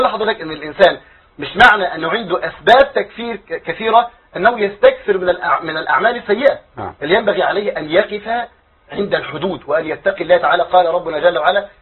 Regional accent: Egypt; لكن هل الصلاة في أي مسجد من المساجد عندنا في مصر حفظها الله من كل سوء كالصلاة في بيت الله الحرام؟

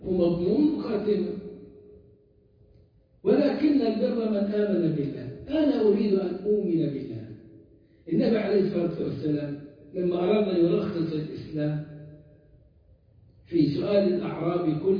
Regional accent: Egypt; يعني إحنا عندنا في مصر الآن في إلحاد

